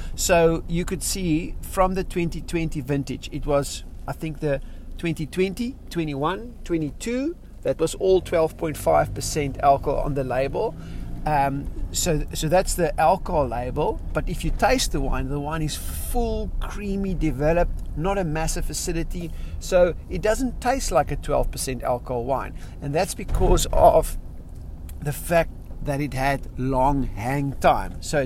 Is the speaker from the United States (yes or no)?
no; South Africa; first language Afrikaans; English is a second language; Now, luxury in Afrikaans, my first language, is luxe.